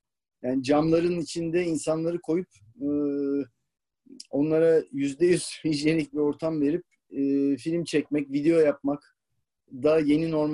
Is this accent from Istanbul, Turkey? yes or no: yes; Istanbul, Turkey; Ama ben de tabii ki şehirde doğdum, büyüdüm. İstanbul çocuğuyum. Köyde büyümedim yani.